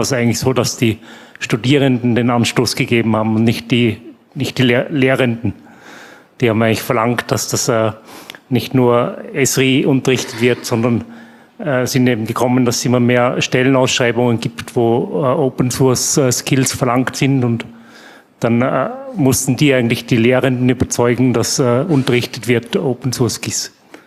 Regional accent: Switzerland; ich bin aus der Schweiz

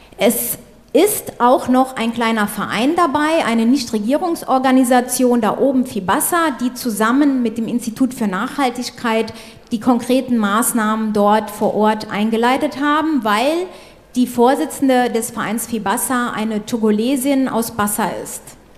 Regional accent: Nuremberg, Bavaria, Germany; ich komme aus Nürnberg

